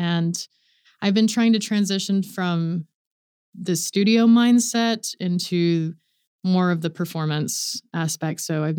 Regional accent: Edmond, Oklahoma, United States; moved away as an adult; also born or lived in Los Angeles; So I grew up in Edmond, Oklahoma. And in 2014, I moved out to Los Angeles.

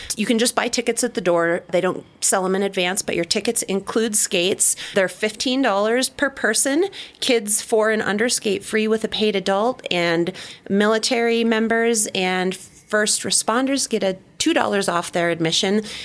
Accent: Minnesota, United States; Well, I grew up in Minnesota, and so ice skating, I mean, we were almost born on ice skates.

